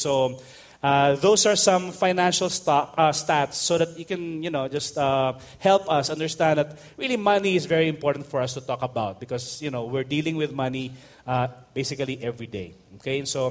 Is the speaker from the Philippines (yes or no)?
yes; Manila, Metro Manila, Philippines; the starting point of the … were I was born in Tondo. I was born in Manila, and when we were, I remember growing up, our house was about two or three blocks away from Smoky Mountain